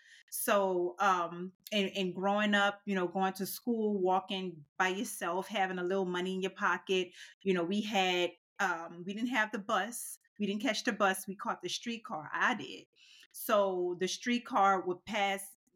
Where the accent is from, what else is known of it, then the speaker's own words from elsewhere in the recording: New Orleans, Louisiana, United States; I grew up in New Orleans and a native, and we have some amazing foods.